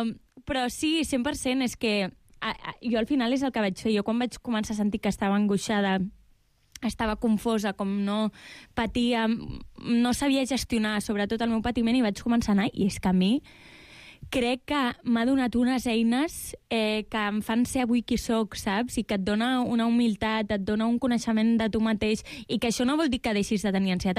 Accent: Constantí, Catalonia, Spain; now in Barcelona, Spain; una noia de Tarragona, la vida de Tarragona és realment... Soc de Constantí, encara és com més poble, saps? Vens a Barcelona, de cop estàs sola, em vaig independitzar

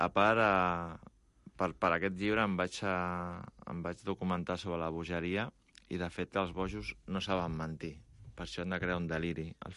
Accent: Catalonia, Spain; Bé, sóc català, meus pares són catalans i he viscut sempre aquí

